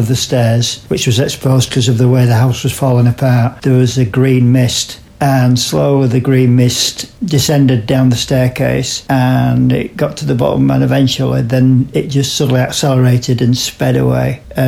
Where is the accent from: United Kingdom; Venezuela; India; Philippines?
United Kingdom; England; from England.